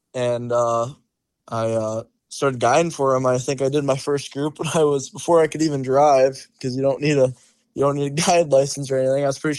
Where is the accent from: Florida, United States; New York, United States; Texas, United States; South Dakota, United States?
South Dakota, United States; Okaska; I'm from Okaska, South Dakota.